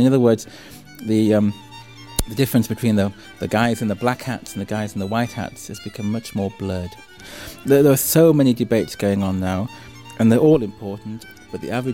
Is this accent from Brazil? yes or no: no; England, United Kingdom; now in Germany; I'm an Englishman working here.